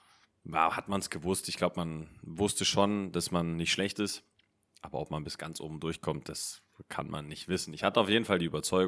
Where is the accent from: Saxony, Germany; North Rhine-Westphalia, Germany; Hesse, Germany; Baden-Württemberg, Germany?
Hesse, Germany; Schrecksbach; VfB Schrecksbach, mein Heimatverein, wo ich groß geworden bin, oder Schrecksbach, wo meine Eltern leben